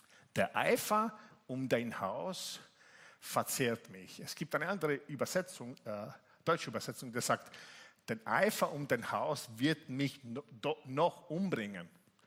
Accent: Italy; German is a second language; als Italiener

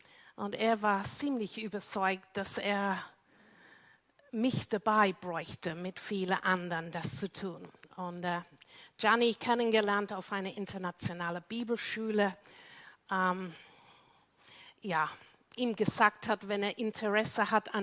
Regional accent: United Kingdom; German is a second language; also born or lived in Luxembourg; now in Vienna, Austria; Ja, ich rede noch ein bisschen mit meinem schönen Akzent

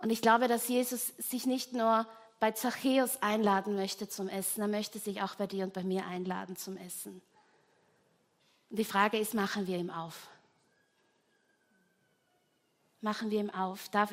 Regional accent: Trentino-Alto Adige, Italy; also in Südtirol, da wo ich herkomme, gab es immer die Trophäe, wer der Palmesel wird.

